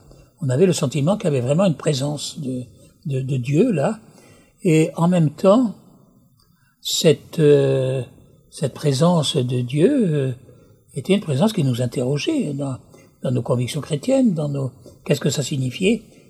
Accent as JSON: {"language": "French", "country": "Morocco", "tie": "born or raised there", "lives_now": "France", "said": "j'avais passé mon enfance au Maroc, dans un autre monde, avec une autre culture"}